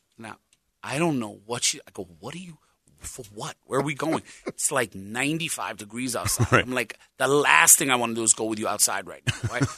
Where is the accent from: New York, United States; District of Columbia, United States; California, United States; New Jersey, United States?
New York, United States; Bronx; And I'm like, I'm from the Bronx.